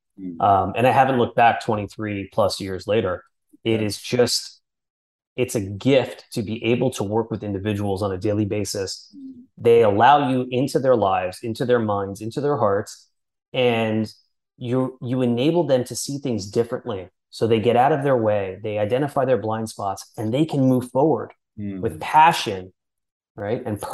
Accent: New York City, New York, United States; and I grew up in New York City. So bumping into people is just kind of it's an everyday occurrence.

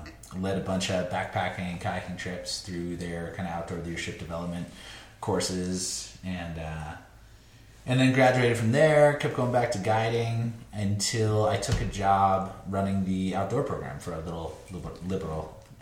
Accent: Vail, Colorado, United States; born there; I was born in Vail, Colorado, unfortunately. I love to hate on Vail. I dipped out of Vail shortly after being born.

